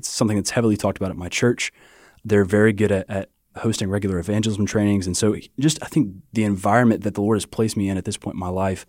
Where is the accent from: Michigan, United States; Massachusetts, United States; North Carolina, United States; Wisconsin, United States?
North Carolina, United States; Lexington; So, I'm from Lexington, North Carolina, originally.